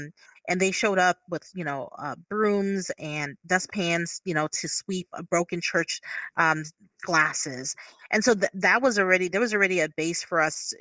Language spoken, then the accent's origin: English; Twin Cities, Minnesota, United States; You know, I grew up in the Twin Cities, and the Twin Cities, a lot of people who are not from the Midwest, the upper Midwest, think it's a flyover state